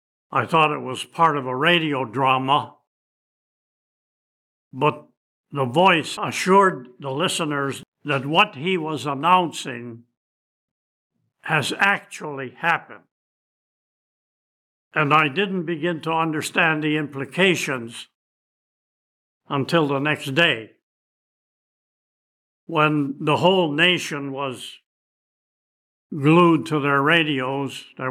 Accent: Waukegan, Illinois, United States; In my hometown, Waukegan, Illinois, which was a long way from either the East or West Coast, air raid wardens were out on the streets.

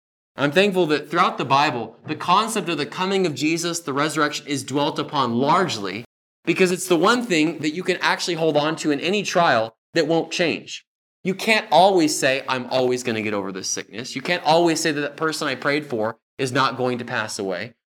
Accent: Modesto, California, United States; the funeral was held in my hometown of Modesto, California, where I grew up.

